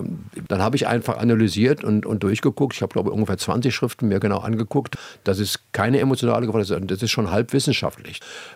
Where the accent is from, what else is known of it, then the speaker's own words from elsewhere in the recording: Stadthagen, Lower Saxony, Germany; born there; wo ich geboren bin, in Stadthagen bei Hannover